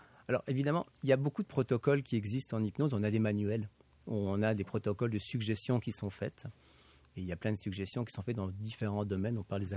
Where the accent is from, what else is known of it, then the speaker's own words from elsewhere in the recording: Belgium; Donc moi, je viens de Belgique.